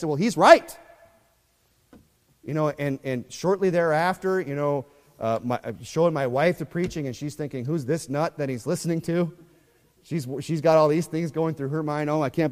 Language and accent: English; South Dakota, United States; born there; I was born in 1980 in South Dakota, okay?